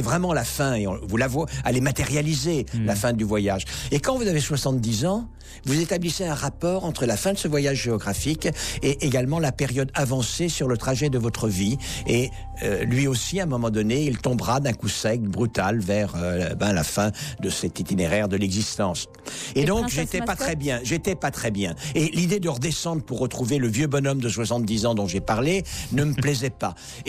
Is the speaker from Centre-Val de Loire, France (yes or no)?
yes; Centre-Val de Loire, France; born there; Or, moi, je suis né en Touraine, les pays de Loire.